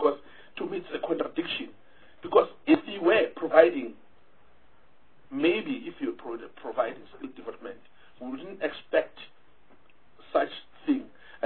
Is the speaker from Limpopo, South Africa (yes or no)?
no; Mpumalanga, South Africa; I'm from Mpumalanga.